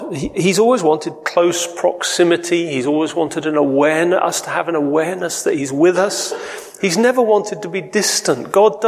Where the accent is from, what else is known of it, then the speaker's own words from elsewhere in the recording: Lowestoft, East of England, United Kingdom; My wife is Sue. We're from Lowestoft, although we spend a fair bit of time in London now